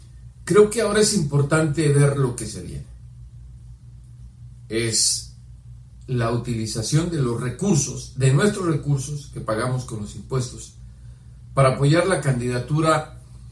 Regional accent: Mexico; Yo soy ciudadano mexicano.

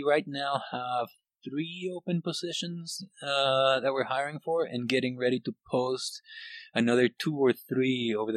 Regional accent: Guatemala; I grew up in Guatemala.

